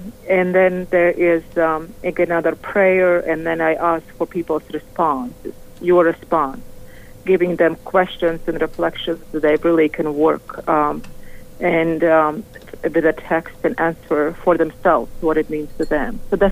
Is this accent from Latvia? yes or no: yes; Latvia; growing up in Latvia under the Soviet occupation.